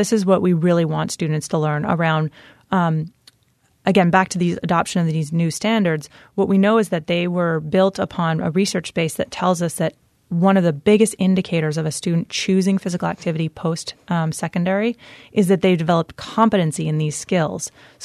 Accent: Waterbury, Vermont, United States; For example, in my hometown of Waterbury at Thatcher Brook School

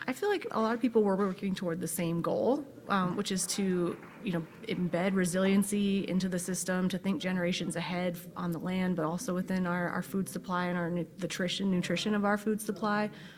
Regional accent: United States; Well, growing up on my family's cattle ranch, I mean, it was just such a formative experience.

